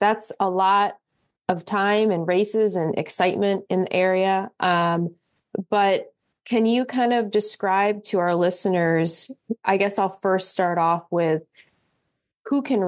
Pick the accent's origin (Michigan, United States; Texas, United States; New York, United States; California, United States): Michigan, United States; Detroit; And I thought, I'm from Detroit. Like, I don't know what Little 500 is.